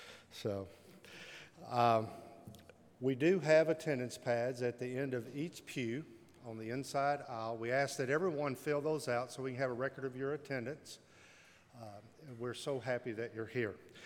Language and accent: English; Texas, United States; I'm from Texas. I know barbecue, so I'm interested to see what Hog on the Hill might offer.